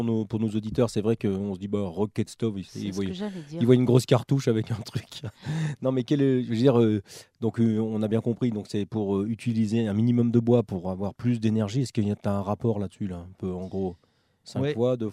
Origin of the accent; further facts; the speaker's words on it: Madagascar; Moi, je suis malgache, je mange du riz.